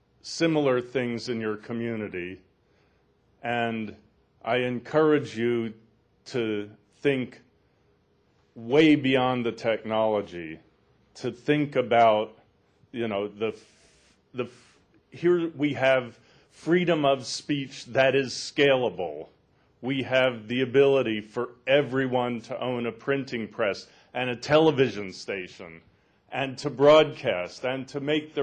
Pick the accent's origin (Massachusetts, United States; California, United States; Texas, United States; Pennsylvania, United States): Massachusetts, United States; Cape Cod; I live part-time on Cape Cod, and I grew up on Cape Cod. It's really my home.